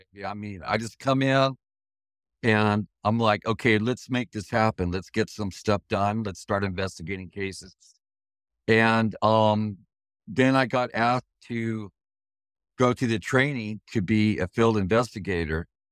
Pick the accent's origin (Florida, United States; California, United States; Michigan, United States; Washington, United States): California, United States; and then I thought about, you know what, I'm from California.